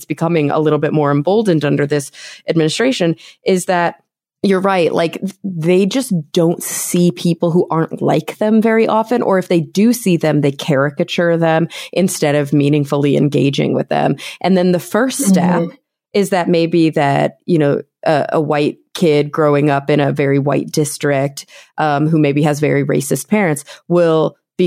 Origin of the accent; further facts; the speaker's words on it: Plano, Texas, United States; No way. That's where I grew up. I grew up in Plano, Texas, right outside of Dallas.